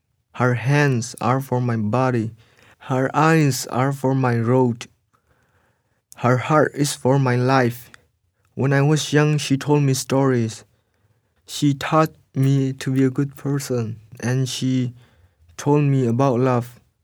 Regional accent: Myanmar; English is a second language; moved away; I am a refugee from Burma.

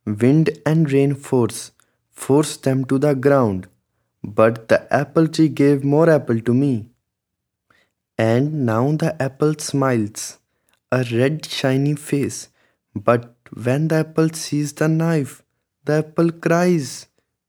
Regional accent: India; I am from India.

